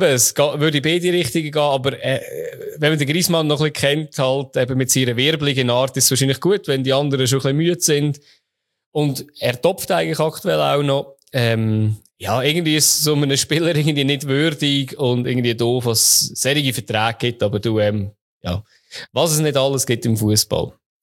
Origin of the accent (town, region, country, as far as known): Switzerland; born or raised there